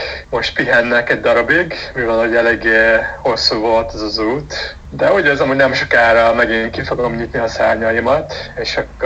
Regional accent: Hungary; born there; Szóval Magyarországon itt születtem, lehet mondani, hogy itt vannak a gyökereim, valamennyire

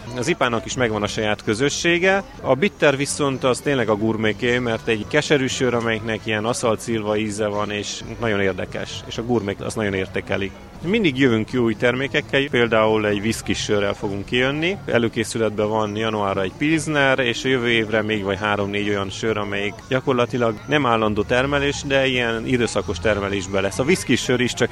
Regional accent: Cluj-Napoca, Cluj County, Romania; és Kolozsvárról jöttem.

